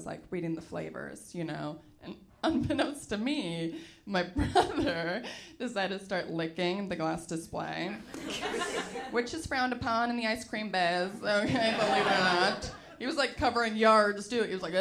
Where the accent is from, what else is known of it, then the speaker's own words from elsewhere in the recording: San Francisco, California, United States; I grew up in San Francisco, actually.